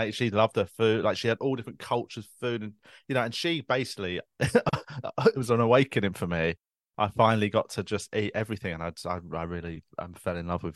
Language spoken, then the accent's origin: English; Tooting, London, United Kingdom; In South London. I grew up in Tooting.